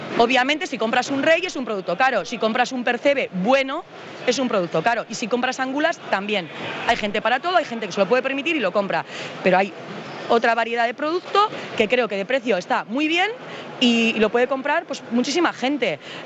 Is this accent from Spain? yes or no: yes; Barakaldo, Basque Country, Spain; Ah, yo soy de Baracaldo, pero la pescadería en Amorebieta.